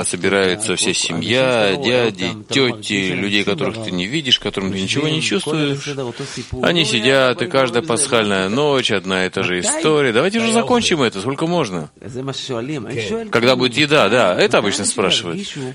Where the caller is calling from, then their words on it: Jerusalem, Jerusalem District, Israel; Я из Иерусалима.